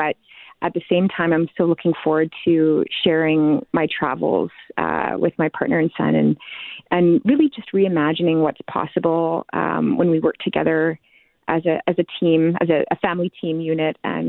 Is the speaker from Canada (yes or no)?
yes; Treherne, Manitoba, Canada; I'm going to be doing a concert out in my hometown. I grew up in Treherne, Manitoba.